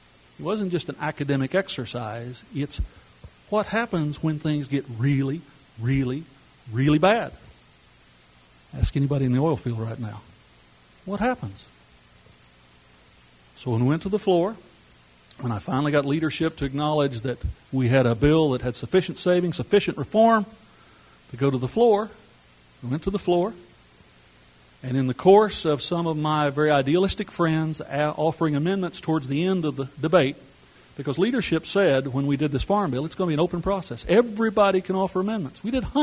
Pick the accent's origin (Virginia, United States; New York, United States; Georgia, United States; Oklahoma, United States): Oklahoma, United States; Even though I'm from Oklahoma, he's from Minnesota